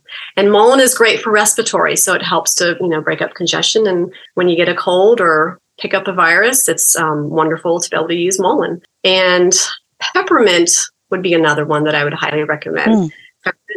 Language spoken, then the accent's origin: English; Florida, United States; I'm from Florida, actually, originally. So we camped in Ocala, Salt Springs, and that is definitely my most favorite memory growing up.